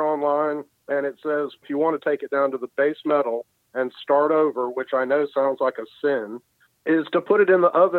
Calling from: Milledgeville, Georgia, United States; I'm calling from Milledgeville, Georgia.

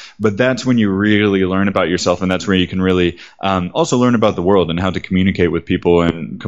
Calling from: Medellin, Antioquia, Colombia; I'm calling you from Medellin right now. Medellin, Colombia.

